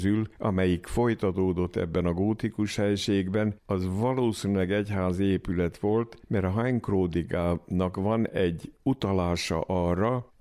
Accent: Hungary; now in Levoča, Slovakia; Én már Magyarországon születtem, és gyakorlatilag ott is éltem, bár most lőcsei lakos is vagyok.

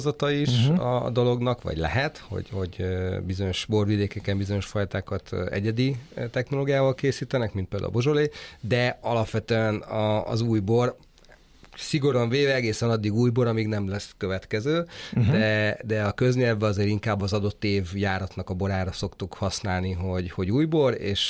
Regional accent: Budapest, Hungary; born there; now in Badacsony, Hungary; Én Budapesten.

